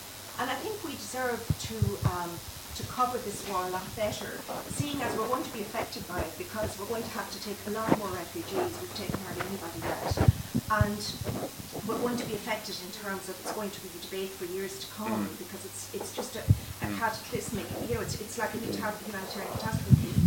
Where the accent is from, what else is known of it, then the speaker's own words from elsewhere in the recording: Ireland; I'm ashamed myself, I have to say, as an Irish person, I have a lot of Syrian context, and I'm ashamed of the coverage here.